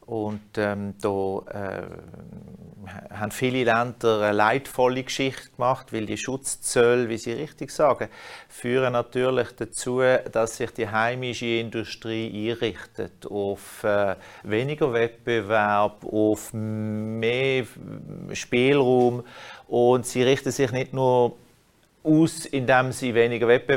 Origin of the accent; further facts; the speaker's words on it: Switzerland; wir als Schweizer